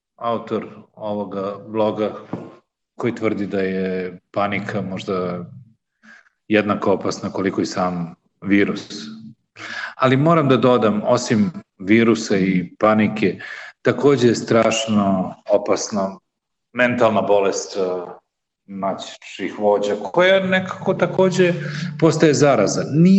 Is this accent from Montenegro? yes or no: no; Belgrade, Serbia; moved away as an adult; now in Cascais, Portugal; rođen sam u Beogradu 1961. godine. Tamo sam završio gimnaziju, posle fakultet likovnih umetnosti i magistarske studije slikarstva. Sada živim u Portugaliji, u mestu pored Lisabona, koje se zove Kaškajač. Ovde smo već skoro 30 godina.